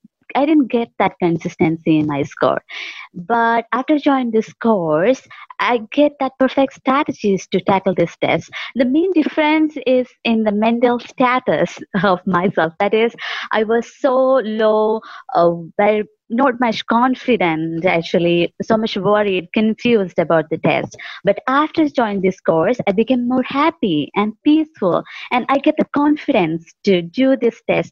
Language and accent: English; Kerala, India; I'm from Kerala, India.